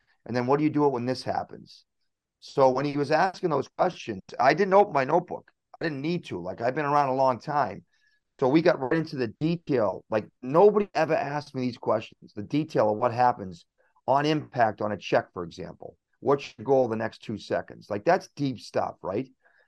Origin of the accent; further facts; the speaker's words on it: Boston, Massachusetts, United States; I'm an Irish guy from Boston, from the city, right?